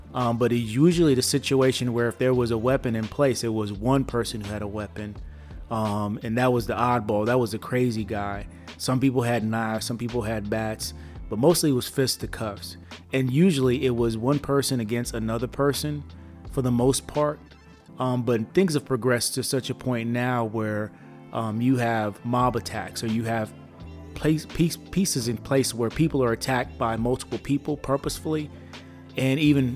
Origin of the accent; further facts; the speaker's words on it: Brooklyn, New York, United States; I grew up in Brooklyn, man.